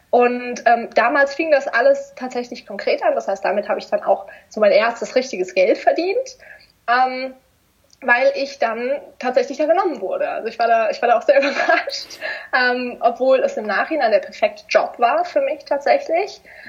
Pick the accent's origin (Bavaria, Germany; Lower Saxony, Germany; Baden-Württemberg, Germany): Baden-Württemberg, Germany; auch in Stuttgart, weil ich komme aus der Nähe.